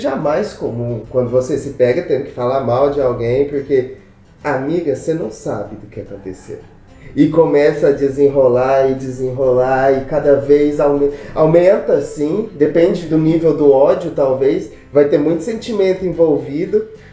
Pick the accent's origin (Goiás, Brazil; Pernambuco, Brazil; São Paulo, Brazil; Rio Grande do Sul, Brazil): Goiás, Brazil; a gente é de Goiás